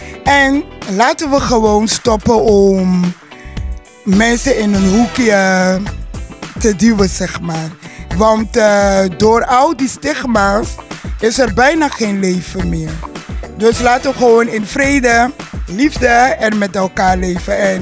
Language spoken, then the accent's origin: Dutch; Suriname; Nee hoor, ik kom uit Suriname.